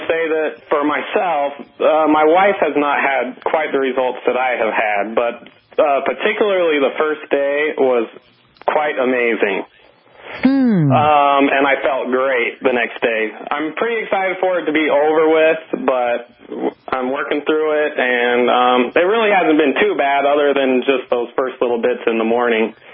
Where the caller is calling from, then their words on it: Wisconsin, United States; from Wisconsin, but that's okay.